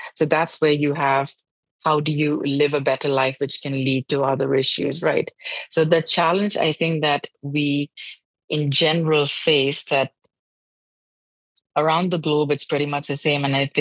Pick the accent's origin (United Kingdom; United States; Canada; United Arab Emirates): United Arab Emirates; Dubai; Even though I grew up in Dubai, I didn't grow up unaware of what was happening in other parts of the world.